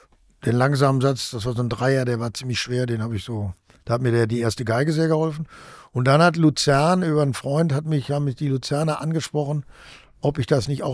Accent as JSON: {"language": "German", "town": "Bochum", "region": "North Rhine-Westphalia", "country": "Germany", "tie": "born or raised there", "said": "weil ich in Bochum, wo ich herkomme, gibt es ein ganz gutes Symphonieorchester"}